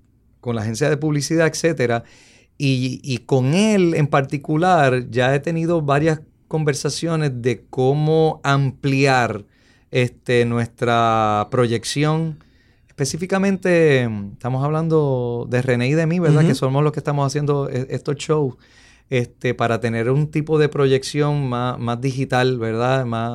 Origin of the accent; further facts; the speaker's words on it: Puerto Rico; sobre nosotros como los puertorriqueños, uh-huh, sobre mi país